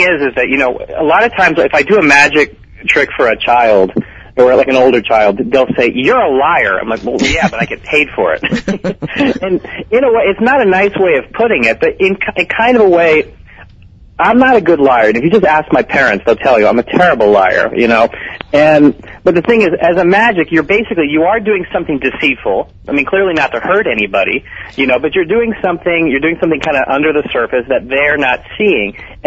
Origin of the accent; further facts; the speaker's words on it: Tucson, Arizona, United States; I grew up in Tucson, Arizona.